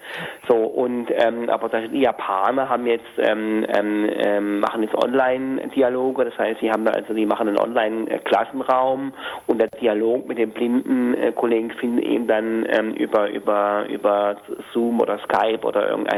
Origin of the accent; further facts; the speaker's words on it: Hamburg, Germany; Aber natürlich würde ich jetzt also als Hamburger an den Oberbürgermeister schreiben.